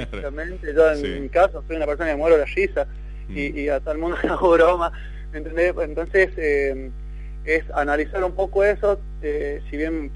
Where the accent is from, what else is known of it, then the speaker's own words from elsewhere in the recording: Córdoba, Argentina; now in La Rioja, Argentina; Yo soy de Córdoba, pero hace 30 años que vivo acá, más de 30 años, sí.